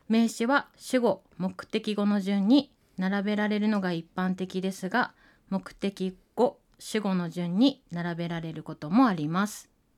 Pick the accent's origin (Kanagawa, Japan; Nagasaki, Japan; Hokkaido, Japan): Hokkaido, Japan; Obihiro; 私たち帯広の人は白蛇祭りと呼んで います。